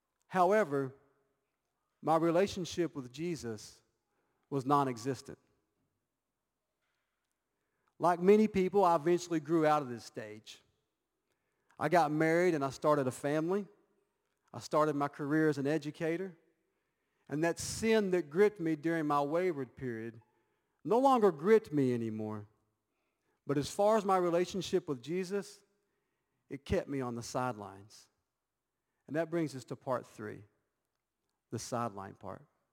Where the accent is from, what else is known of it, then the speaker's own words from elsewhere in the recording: Monticello, Kentucky, United States; moved away as an adult; now in China; I grew up in a Christian home. My hometown, Monticello, Kentucky, is the epitome of small-town America. A population of about 4,000 people in the city and about 20,000 people in the county.